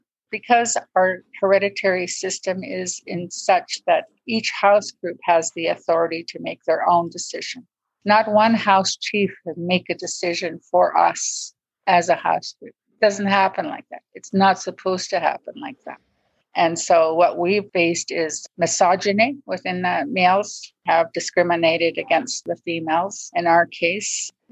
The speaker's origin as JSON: {"language": "English", "region": "British Columbia", "country": "Canada", "said": "I come from the Wet'suwet'en territory, which is northwest British Columbia."}